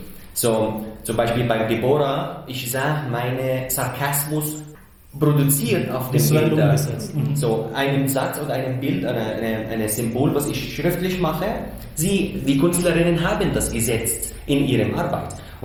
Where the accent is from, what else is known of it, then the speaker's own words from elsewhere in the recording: Syria; first language ar; German is a second language; now in Germany; Ich habe schon das in Syrien erlebt, als ich Arabisch quasi als Muttersprache und dann zu Englisch gelernt habe. Das war in meiner Heimat, und jetzt nach der Flucht musste ich mich wieder erfinden in diese neue Sprache, die deutsche Sprache.